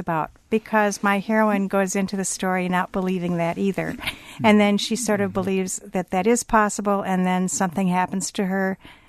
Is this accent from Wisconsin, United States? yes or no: yes; Wisconsin, United States; Wisconsin during the 50s and 60s had a dry goods store that was run by a Jewish family. I know we did in my hometown.